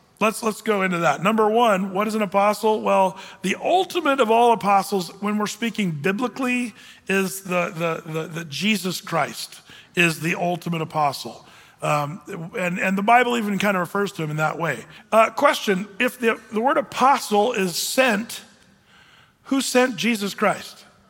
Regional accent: Oregon, United States; I was raised in Southern Oregon, and you have to understand, it was where a lot of hippies lived, and there was a lot of hippies that moved up to grow pot in Southern Oregon.

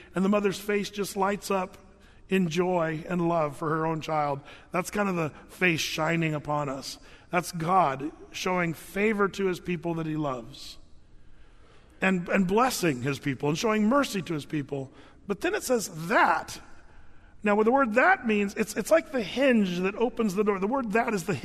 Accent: United States; born there; You and I were blessed to be born in this country.

